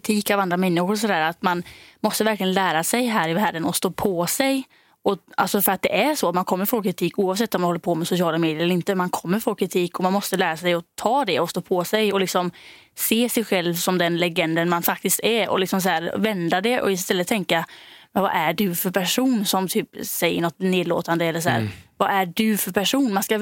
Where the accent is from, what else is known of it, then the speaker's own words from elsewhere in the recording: Denmark; jag är då från Danmark